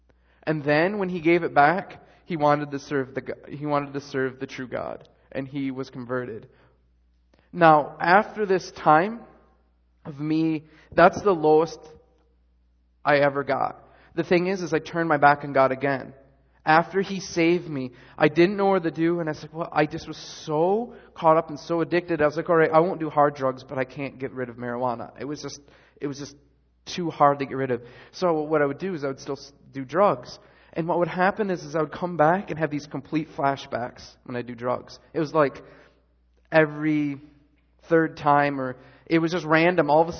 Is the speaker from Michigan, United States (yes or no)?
yes; Michigan, United States; And the only thing I could remember is I was from Michigan.